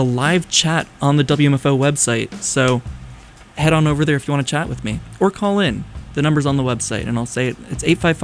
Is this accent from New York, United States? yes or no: yes; New York, United States; Growing up in New York, I know all about sitting in the traffic on the Tappan Zee.